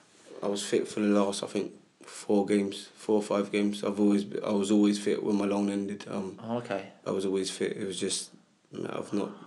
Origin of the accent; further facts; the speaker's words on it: Hackney, London, United Kingdom; I grew up in Hackney and I was in Leighton myself